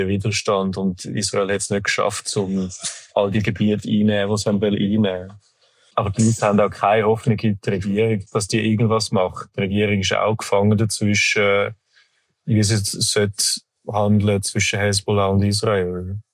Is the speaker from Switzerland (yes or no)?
yes; Switzerland; Und wenn ich sage, ich komme aus der Schweiz, haben sie zuerst mal eine riesige Freude.